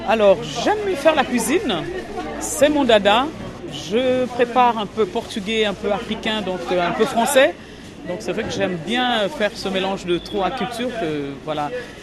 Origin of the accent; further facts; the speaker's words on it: Île-de-France, France; Ben, moi je viens de 9-1 dans le 91